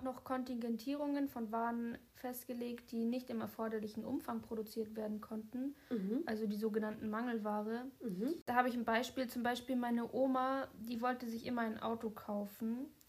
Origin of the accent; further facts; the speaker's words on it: Germany; Ich bin ja in der DDR aufgewachsen.